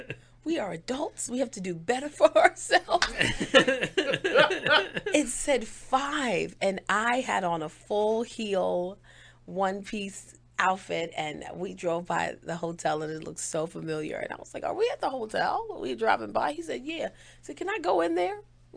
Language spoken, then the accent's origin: English; Bronx, New York, United States; now in Los Angeles, United States; I did, right in the South Bronx. Yes, I grew up in the Bronx.